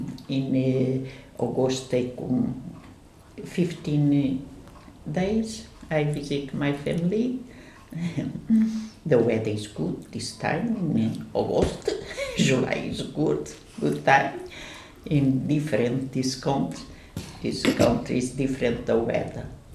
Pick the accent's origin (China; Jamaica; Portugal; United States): Portugal; English is a second language; moved away as an adult; now in England; I come from Portugal. I'm Portuguese. I came in England because my son work in this country.